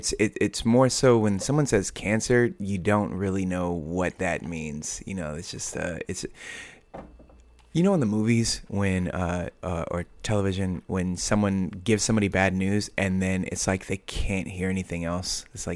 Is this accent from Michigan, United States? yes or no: no; Hawaii, United States; born there; I was born in Hawaii.